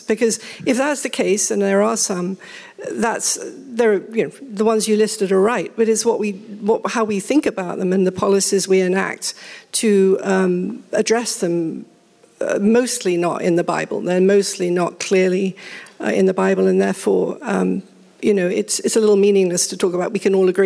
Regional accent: United Kingdom; I'm very British.

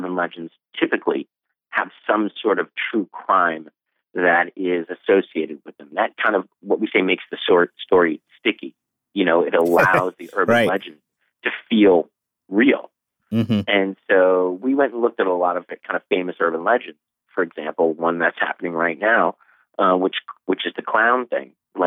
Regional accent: Long Island, New York, United States; In Long Island, which is basically kind of like in our backyard of New York City, and I'm originally from Long Island, I was born there

